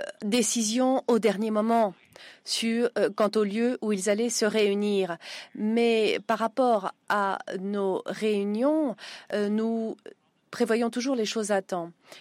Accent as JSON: {"language": "French", "country": "Kenya", "said": "moi, je viens du Kenya et je vais tomber dans cette catégorie aux États-Unis"}